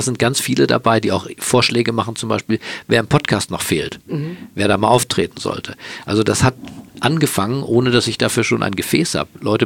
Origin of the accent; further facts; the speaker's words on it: Berlin, Germany; born there; Berlin, meine Geburtsstadt.